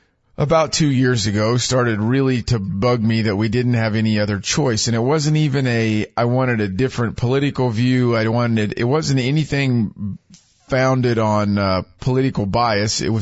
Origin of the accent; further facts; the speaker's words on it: Hutchinson, Kansas, United States; station owners here in my hometown of Hutchinson, Kansas.